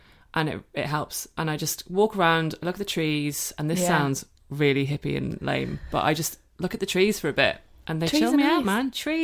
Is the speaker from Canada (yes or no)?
no; Cork, County Cork, Ireland; now in United Kingdom; I'm from Cork. So yeah. Even though I don't sound like it, I lost my accent when I moved back to the UK.